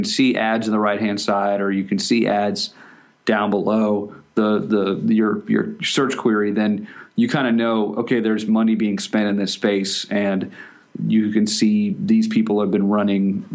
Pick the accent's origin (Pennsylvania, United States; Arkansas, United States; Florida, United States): Florida, United States; So what I did was I grew up in Florida. I went fishing a lot, but I didn't know anything about it, you know.